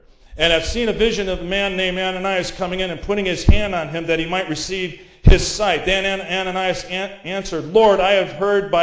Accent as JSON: {"language": "English", "town": "Chicago", "region": "Illinois", "country": "United States", "tie": "born or raised there", "said": "You know, I grew up in Chicago, rough side town. I was from the other side of the tracks. It was the wrong side of the tracks."}